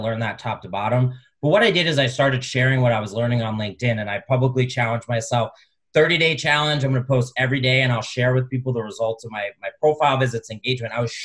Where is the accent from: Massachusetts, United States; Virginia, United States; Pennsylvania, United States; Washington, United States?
Pennsylvania, United States; Philadelphia; now in Burlington, United States; I grew up in Philly, live in Burlington, Vermont.